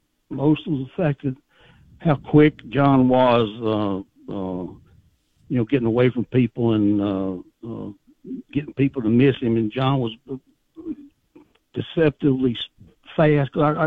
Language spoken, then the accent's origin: English; Lynchburg, Virginia, United States; I can remember my older brothers and my sister telling me that when we were raised in Lynchburg